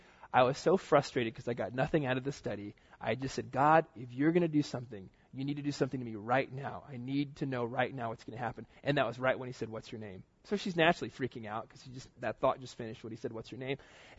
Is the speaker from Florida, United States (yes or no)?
yes; Florida, United States; I went to a black church in Florida, my hometown, and I saw all the gifts totally alive and well.